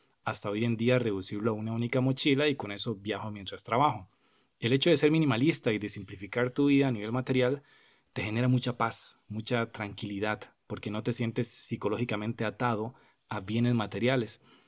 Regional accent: Costa Rica; si yo voy a comprar una computadora en un local que esté aquí en mi país, Costa Rica

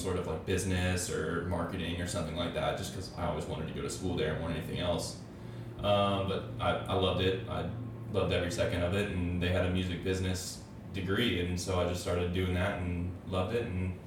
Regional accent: Houston, Texas, United States; moved away as an adult; now in Austin, United States; I grew up and lived in Houston, Texas for 18 years until I went to college here in Austin.

